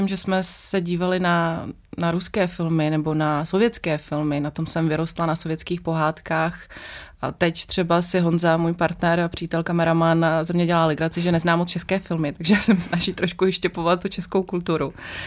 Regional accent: Kazakhstan; že pocházím z Kazachstánu, takže jsem musela vysvětlit tu genezi vlastně sebe.

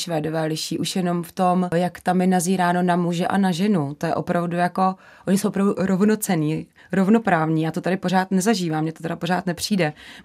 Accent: Liberec Region, Czechia; moved away as an adult; now in Kutná Hora, Czechia; Nepocházím, já pocházím z Jizerských hor, takže opravdu z hor, ale do Kutné Hory jsem se odstěhovala, je to 10 let

